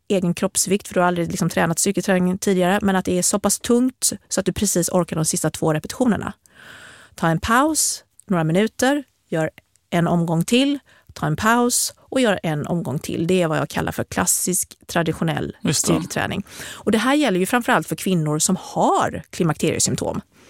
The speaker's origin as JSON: {"language": "Swedish", "country": "Sweden", "said": "Nej, men jag är från Sverige"}